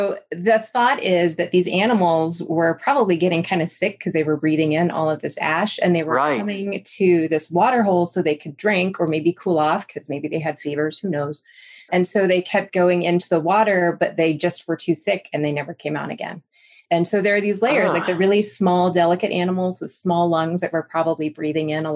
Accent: Colorado, United States; now in Nebraska, United States; So I'm not originally from Nebraska. I'm actually originally from Colorado, Jeff.

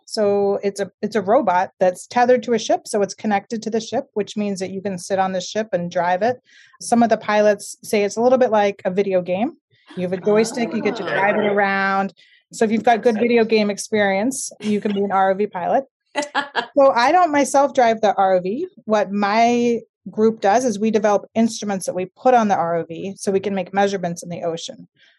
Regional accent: Sarasota, Florida, United States; Well, I grew up in Florida. I grew up in a town called Sarasota, which is a beach town.

